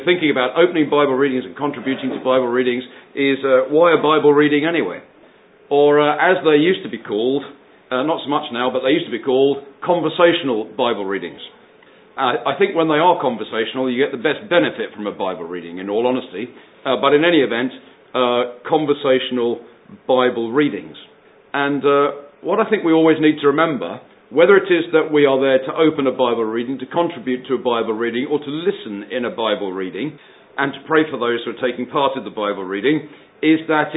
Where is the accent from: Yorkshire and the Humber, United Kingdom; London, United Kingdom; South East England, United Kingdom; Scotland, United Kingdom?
London, United Kingdom; When I was a whole lot younger, and growing up in London, the thing was full of Bible readings.